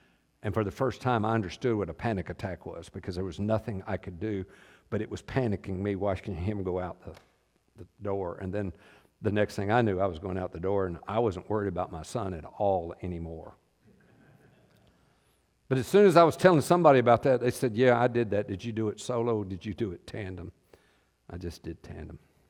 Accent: the South, United States; I grew up in the South, and if somebody wanted to pick a fight, I was ready.

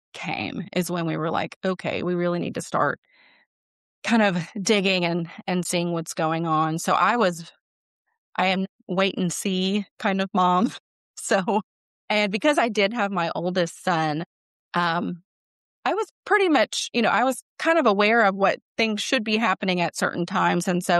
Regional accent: Texas, United States; Born and raised in Texas. So, yeah. I have to throw that in there.

